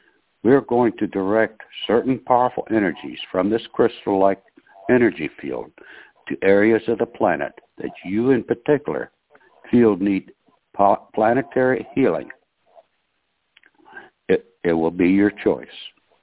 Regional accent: Oklahoma, United States; from Oklahoma

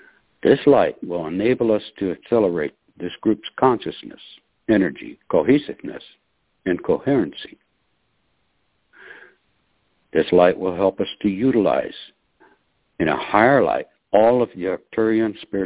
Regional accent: Oklahoma, United States; Good evening. … from Oklahoma, and this is January the 15th.

